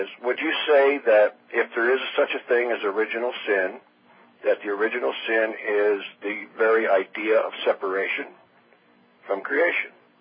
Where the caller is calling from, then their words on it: Albuquerque, New Mexico, United States; I'm calling from Albuquerque.